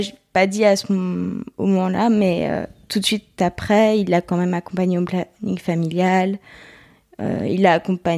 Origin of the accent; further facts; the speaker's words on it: Bouzonville, Grand Est, France; Ouais, alors je viens d'un coin paumé de France qui s'appelle Bouzonville.